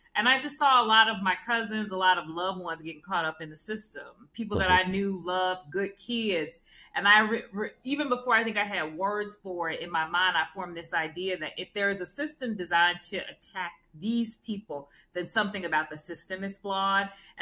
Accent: Chicago, Illinois, United States; now in Washington, United States; I'm born and raised in Chicago. And when you are from the Chi, it's always in you. You just got to name it out of respect. And my family's still there. I live in D.C. with my partner and his daughter.

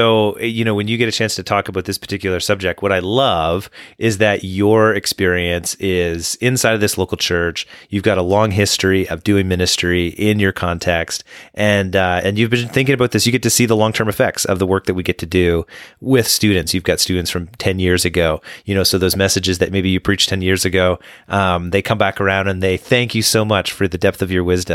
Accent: Saskatoon, Saskatchewan, Canada; So Tyler's a youth worker friend of mine. I'm from Saskatoon.

